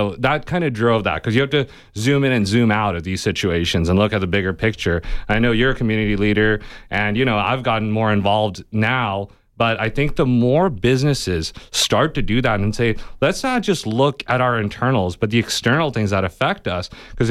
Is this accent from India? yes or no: yes; India; now in United States; So I'm an immigrant. I came from India, where the dream was, you know, like, hey, America is this shining city on the hill.